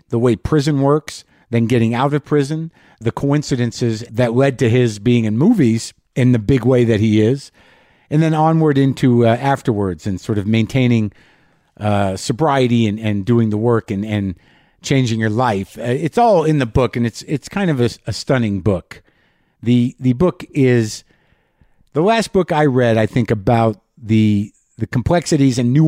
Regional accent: Albuquerque, New Mexico, United States; Los Poblanos is in New Mexico, Albuquerque, the historic inn and organic farm just down the street from where I grew up.

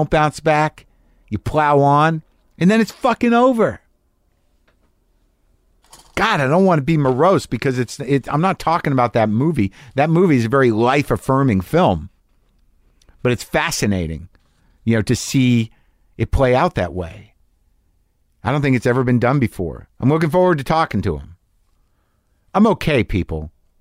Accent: Albuquerque, New Mexico, United States; And like, I grew up in Albuquerque.

